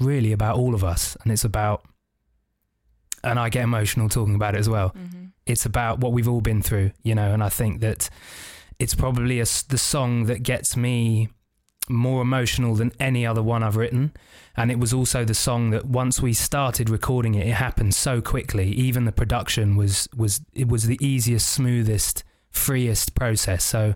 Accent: St. Vincent & Grenadines; I grew up in the Caribbean, half my childhood in St. Vincent and the Grenadines. And that's a place where, you know, they don't let you get to, you know, high up into the clouds.

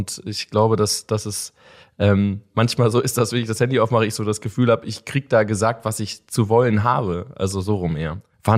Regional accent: Vlotho, North Rhine-Westphalia, Germany; Ich komme aus Flotow, das ist eine sehr kleine Stadt, 20.000 Einwohner.

